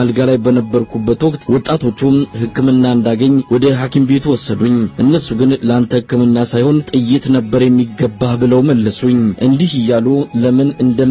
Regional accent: Amhara, Ethiopia; ባላለው የሰሜን ጎንደር ተወላጅ ነኝ።

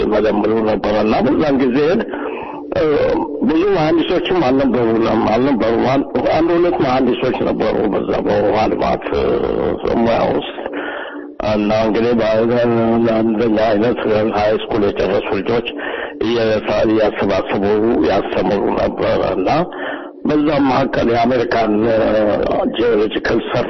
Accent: Addis Ababa, Ethiopia; አዲስ አበባ አለም ገና ወረዳ የሚባል አካባቢ ነው የተወለድኩት። እናቴ ወንድም የሆኑ ሰው አዲስ አበባ ይኖሩ ነበር። ከዛ ነው ያለ አዲስ አበባ በልጅነት ያመጡኝና

